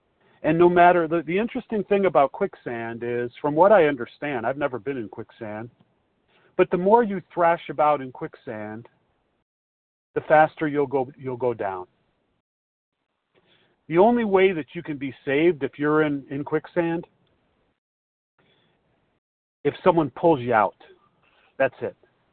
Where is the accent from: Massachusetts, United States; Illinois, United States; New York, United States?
Illinois, United States; Chicago; recovered compulsive reader, and I'm from Chicago.